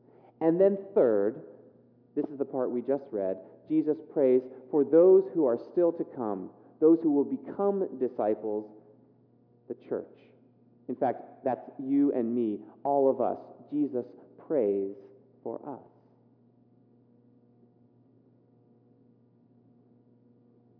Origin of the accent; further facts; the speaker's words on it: California, United States; When I was growing up in California, my family had a motto.